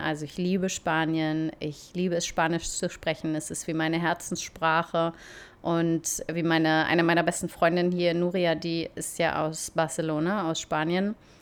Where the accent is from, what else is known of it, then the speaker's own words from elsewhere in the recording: Germany; moved away; oder wo ich aufgewachsen bin. Ich finde Deutschland super, super schön. Ich bin keine von diesen Auswanderern, die irgendwie Deutschland ganz schlimm finden und deswegen abhauen